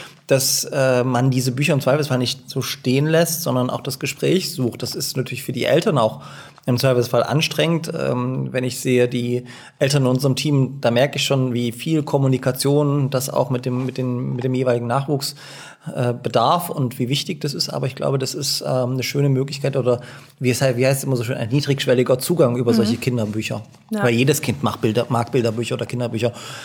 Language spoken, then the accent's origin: German; Dresden, Saxony, Germany; Und ich komme ja auch aus Dresden und ne, Osten und so.